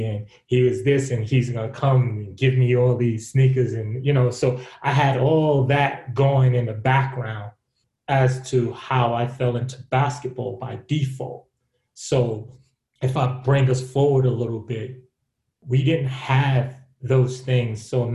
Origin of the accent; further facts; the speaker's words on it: New York, United States; I come from New York in the projects, and I grew up mainly in the projects.